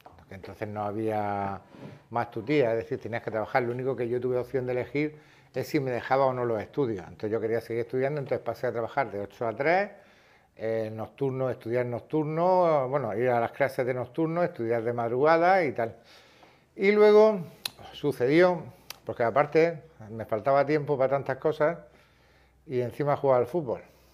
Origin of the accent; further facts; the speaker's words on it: Los Médicos, Region of Murcia, Spain; born there; En mi caso nací en los Médicos, en la Diputación de Cartagena con menos gente, creo que son 130 personas los censados. Ahí es donde tengo la casa de campo con mi mujer, con Marian. Y a los 2 años me fui para Los Dolores.